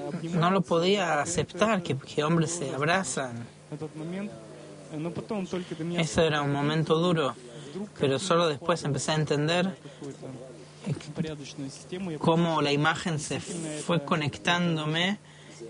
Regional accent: Yekaterinburg, Sverdlovsk Oblast, Russia; Spanish is a second language; soy de Ekaterinburg.

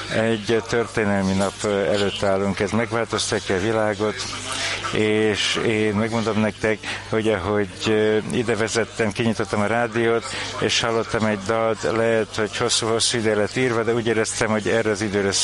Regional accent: Israel; én Kibuszból jövök, és ez annak ellenére, hogy ez nincs messze innen, ez olyan, mint hogyha egy másik bolygó lenne. Én úgy nőttem föl egy ilyen buborékban, mint hogyha minden tökéletes lenne, zöld mezők, a napsütés

